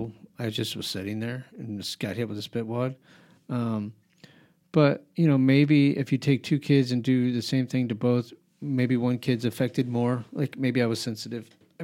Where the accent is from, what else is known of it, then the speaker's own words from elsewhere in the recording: Albuquerque, New Mexico, United States; I grew up in Albuquerque, much bigger schools, much bigger kind of group of people.